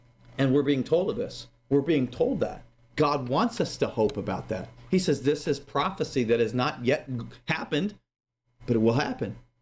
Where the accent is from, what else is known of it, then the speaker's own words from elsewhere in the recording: Midwest, United States; I grew up in the Midwest, and when it rains in the Midwest for a considerable amount of time, the earth is very muddy.